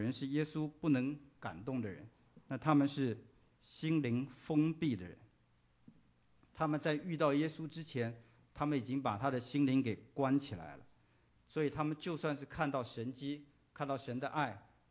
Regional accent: China; 我们中国人说心有灵犀一点通

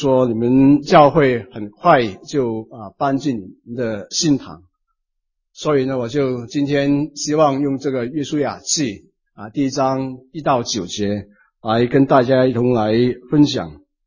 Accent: Malaysia; also born or lived in Canada; now in Taiwan; 讲广东话也讲得不准确，讲英文也讲得不好。那么所以我因为我是马来西亚长大，那么到加拿大念书，所以呢就是要活在香港人的圈子里面。现在就在台湾的弟兄姊妹的圈子里面

